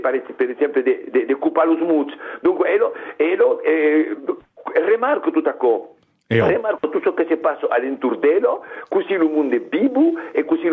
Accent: Occitanie, France; moved away as an adult; quand je suis arrivé de l'Aveyron, il y a 40 ans maintenant, un peu plus, j'ai découvert l'histoire de l'Aveyron.

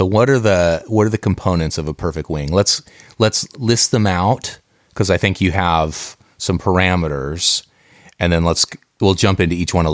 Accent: Oregon, United States; I grew up in Western Oregon in a little town near the coast, and we didn't get like interesting stuff ever there until like 30 years after it came out.

